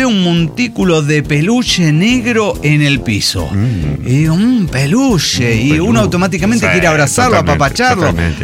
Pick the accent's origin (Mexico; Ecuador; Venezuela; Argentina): Mexico; born there; Me cuesta desde que nací en México.